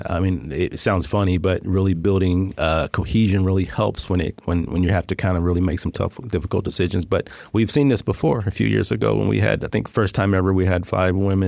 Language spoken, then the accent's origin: English; San Antonio, Texas, United States; when they say where you're from, where you live, I don't say, oh, I'm in District 10. I say I'm from San Antonio.